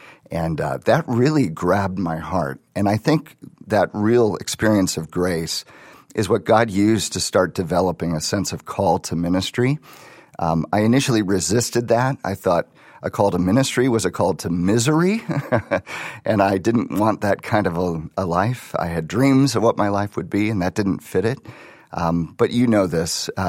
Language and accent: English; Wisconsin, United States; I grew up in Wisconsin. I gave my life to Christ when I was like 4 years old.